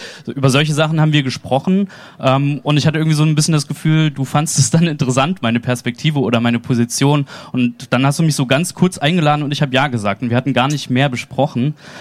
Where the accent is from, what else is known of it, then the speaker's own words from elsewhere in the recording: Weimar, Thuringia, Germany; Ich bin in Weimar aufgewachsen, das heißt genauer, die ersten Jahre meines Lebens habe ich in Ehringsdorf bei Weimar verbracht, bis ich dann mit meinen Eltern und Geschwistern in eine Mietwohnung in die Stadt gezogen bin.